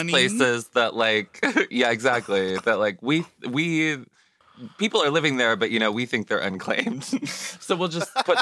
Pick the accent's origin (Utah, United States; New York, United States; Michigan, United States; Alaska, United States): Alaska, United States; Juneau; I'm from Juneau, and I've gone back in the summer a few times